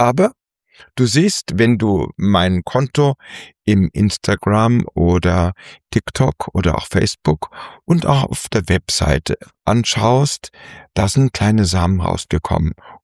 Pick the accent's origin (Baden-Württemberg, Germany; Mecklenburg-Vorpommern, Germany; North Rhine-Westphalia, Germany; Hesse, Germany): Hesse, Germany; Frankfurt; meine Heimat in Frankfurt